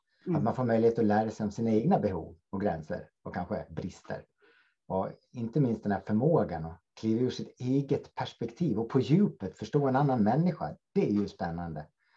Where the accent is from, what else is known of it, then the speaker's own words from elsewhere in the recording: Gotland, Sweden; för er som är nyfikna på min dialekt så kan jag säga att jag kommer från Gotland och ingenting annat.